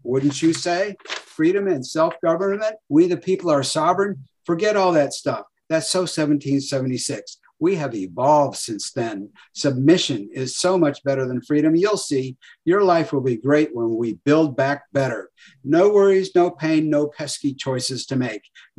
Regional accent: United States; I haven't shopped Amazon for years. I guess I'm too American.

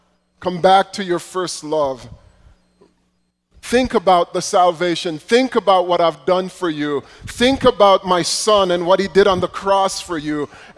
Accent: Jamaica; I grew up in Jamaica where we would sing a hymn that would bring tears to my eyes.

